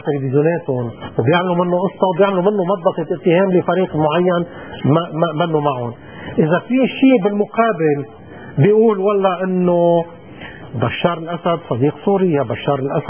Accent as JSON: {"language": "Arabic", "country": "Lebanon", "said": "وسوف يذهب سوف نذهب جميعا يعني كلبنانيين سوف نكون على موعد 16 شهر مع بدء أعمال هذه المحكمة"}